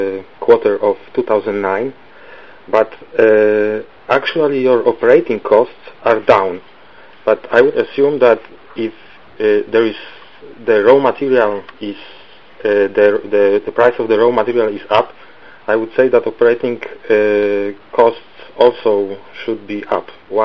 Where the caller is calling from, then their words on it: Warsaw, Masovian Voivodeship, Poland; I'm calling from Franklin Templeton from Warsaw in Poland.